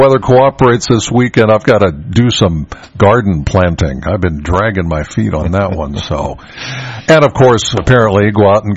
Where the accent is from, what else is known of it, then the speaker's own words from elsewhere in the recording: Penns Valley, Pennsylvania, United States; Well, I'm from Penns Valley, and I don't know if they've changed their mind or whatever they did out there.